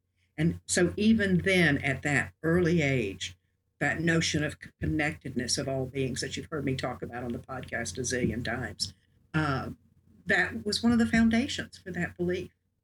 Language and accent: English; Wrightsville Beach, North Carolina, United States; I grew up on Wrightsville Beach, North Carolina, in a house on the ocean. So my life is very connected to water.